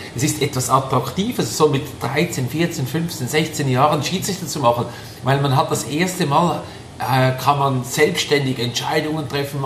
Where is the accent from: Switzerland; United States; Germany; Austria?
Switzerland